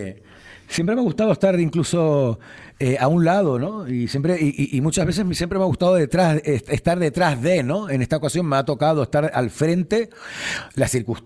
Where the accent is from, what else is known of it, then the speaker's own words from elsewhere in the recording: Los Realejos, Canary Islands, Spain; me encantan los Realejos, estoy enamorado de mi pueblo.